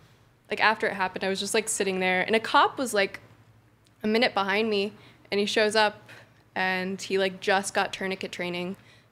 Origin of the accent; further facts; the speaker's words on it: East Coast, United States; also born or lived in Washington, D.C.; now in San Diego, United States; My stepdad was in the military, and I was born in DC, and I just moved around the East Coast until like 2 years ago.